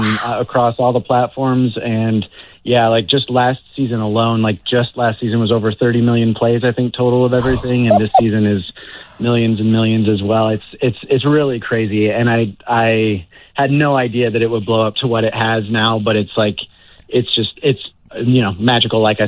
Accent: Iowa, United States; now in Los Angeles, United States; So I've been in Los Angeles for about 20 years. I'm from the Midwest. I grew up in Iowa.

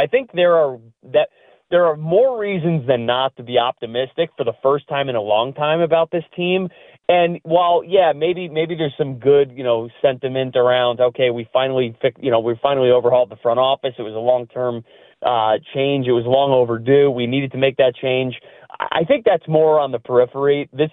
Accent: New York, United States; I'm from Long Island

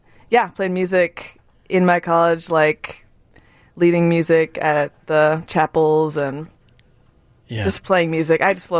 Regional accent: Taiwan; I'm from Taiwan. I grew up there.

